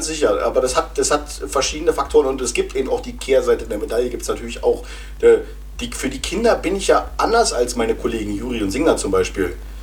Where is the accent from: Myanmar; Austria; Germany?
Germany; ich bin ja noch in der DDR groß geworden